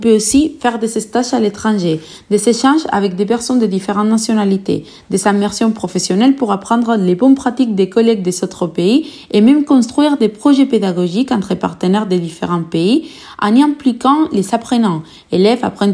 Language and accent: French; Spain; moved away as an adult; now in Vire, France; C'est grâce à ces programmes-là que je suis venue d'Espagne pour faire un an de volontariat